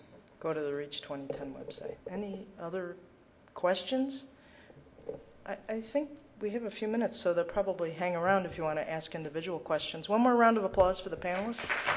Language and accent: English; Elmhurst, Illinois, United States; now in Urbana, United States; I grew up in Elmhurst.